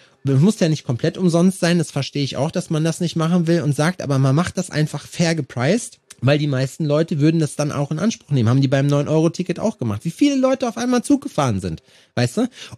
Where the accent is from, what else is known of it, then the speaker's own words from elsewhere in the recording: Schalksmühle, North Rhine-Westphalia, Germany; Auf dem Land, da wo ich herkomme, aus Schalksmühle